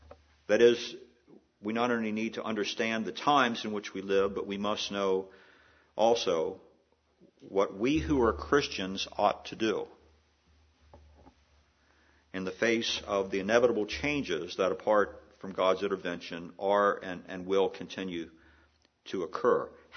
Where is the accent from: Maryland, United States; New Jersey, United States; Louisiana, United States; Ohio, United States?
Maryland, United States; I received an email from a dear friend who lives in Annapolis, Maryland, my home state, the capital of my home state